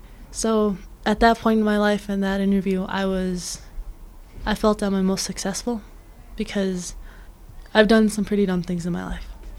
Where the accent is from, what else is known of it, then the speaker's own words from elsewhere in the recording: Minnesota, United States; also born or lived in Albuquerque, United States; Okay, well, I was born in Albuquerque, so I was born here. Now, even though I was born here, my parents always thought they were going to go somewhere else because where we came from had no jobs. So my dad just told my mom to pack us up, and we headed off to Minnesota.